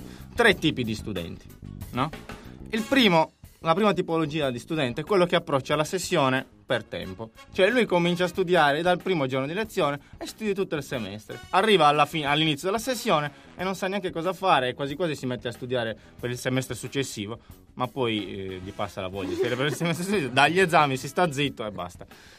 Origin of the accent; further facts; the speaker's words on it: Sardinia, Italy; io non ce la faccio a dirlo con una N, sono sardo, lo dico con due N.